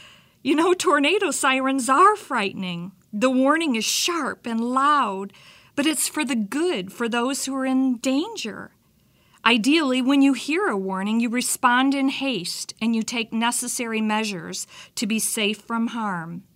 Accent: Iowa, United States; I was born and raised in Iowa, and whenever I hear the word warning, I can't help but think of Midwest tornado warnings.

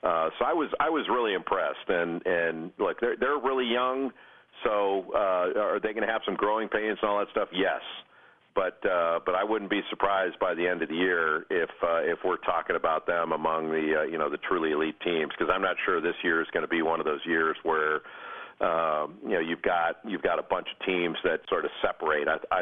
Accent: Los Angeles, California, United States; I grew up in Los Angeles and I'm a gigantic Dodger fan.

